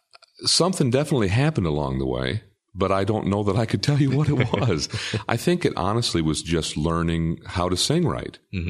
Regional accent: Port Clinton, Ohio, United States; I grew up in Port Clinton, Ohio, and we really didn't have any kind of gospel music at all.

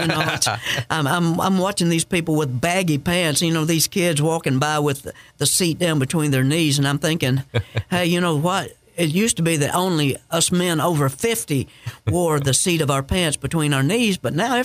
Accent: the South, United States; I tell folks everywhere I go, I'm from the South.

